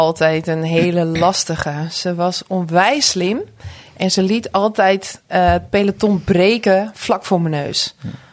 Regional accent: Sneek, Friesland, Netherlands; born or raised there; also born or lived in Harlingen

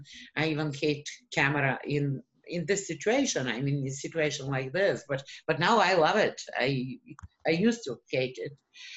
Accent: Bulgaria; English is a second language; moved away as an adult; now in United States; Yes, we came to the United States because my son came first in May

